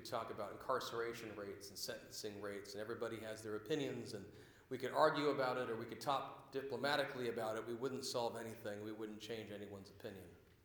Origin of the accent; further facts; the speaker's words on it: Washington, United States; You know, growing up, I grew up in South King County. I grew up in a part of the state that proudly declares itself at times to be, quote, redneck.